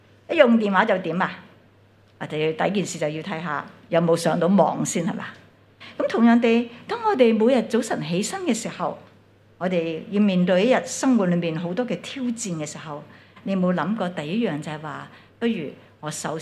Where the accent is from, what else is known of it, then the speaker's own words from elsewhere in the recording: China; 就好像我们中国人的说话，就什么摸着石头过河